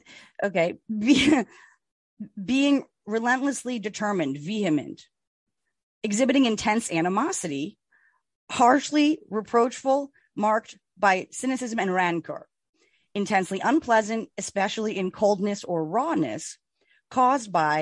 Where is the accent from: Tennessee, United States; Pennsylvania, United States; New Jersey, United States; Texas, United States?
New Jersey, United States; I don't, we are from Jersey.